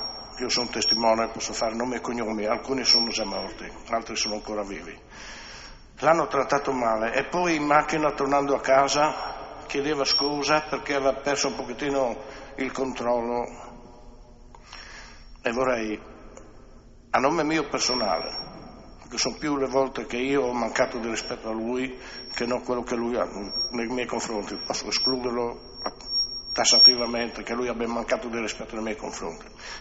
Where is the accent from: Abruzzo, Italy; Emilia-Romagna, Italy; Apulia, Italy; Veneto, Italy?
Abruzzo, Italy; guarda che sono uno abruzzese